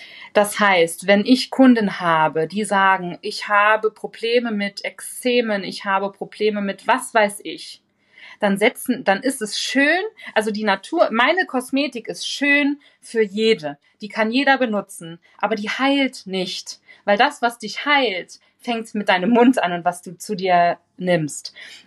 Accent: Saarland, Germany; ich komme ja aus dem Saarland

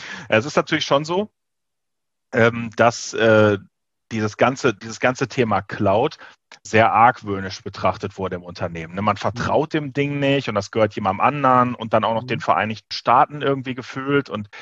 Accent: North Rhine-Westphalia, Germany; also born or lived in Bavaria; Ich komme aus Nordrhein-Westfalen und habe maximal vorher noch in Bayern gelebt.

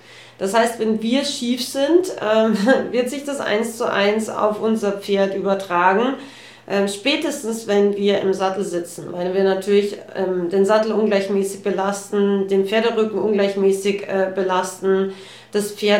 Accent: Austria; Bei uns in Österreich gibt es so einen Spruch

